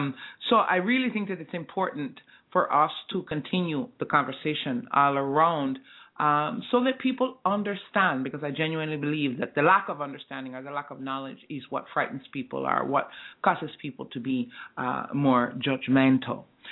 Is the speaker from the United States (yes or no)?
no; Jamaica; While I am a black woman, while I am a Jamaican woman, while I am a mother, while I am a sister, while I am a partner, I am all of these things